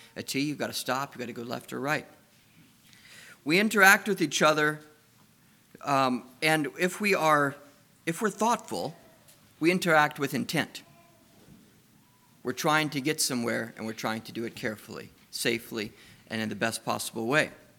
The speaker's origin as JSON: {"language": "English", "region": "Missouri", "country": "United States", "said": "I didn't know where to look for it, not being a Canadian. In Missouri, we're the show-me state, right?"}